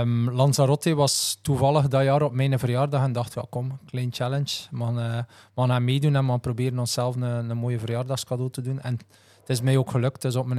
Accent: Menen, Flanders, Belgium; born there; in Menen, in mijn geboortestad, in de stad waar ik woon.

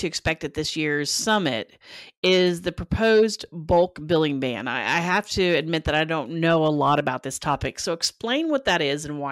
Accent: Houston, Texas, United States; like I said earlier, just outside of Houston. It was really on the suburb of Houston. I'm a Texan, if you can't tell. I was born in Texas.

